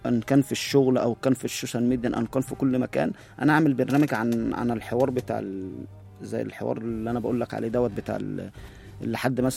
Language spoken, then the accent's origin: Arabic; Ashmoun, Monufia Governorate, Egypt; بقيت شغال عامل نظافة في الملعب عندنا في المنوفية في بلدي بلد اللينجب اللي في أشمون.